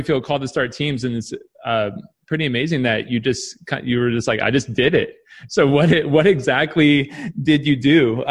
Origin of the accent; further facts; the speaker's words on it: Lilburn, Georgia, United States; I grew up in Lilburn.